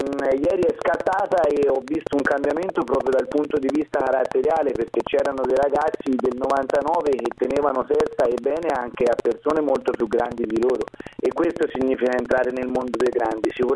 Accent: Siena, Tuscany, Italy; Io sono di Siena e sono tifoso del Siena prima di tutto, ovviamente, perché è la mia città e mi sento senese assolutamente

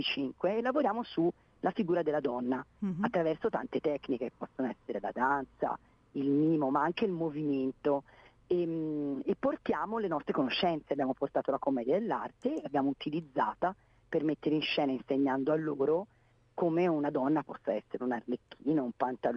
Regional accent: Venice, Veneto, Italy; now in Siena, Italy; Io vengo da Venezia, una città brutta, e sono venuta a vivere in un'altra città brutta.

